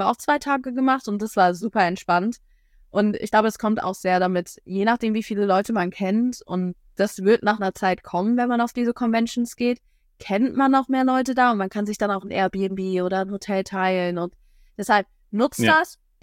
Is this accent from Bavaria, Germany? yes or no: no; North Rhine-Westphalia, Germany; Wie gesagt, ich komme aus dem Münsterland.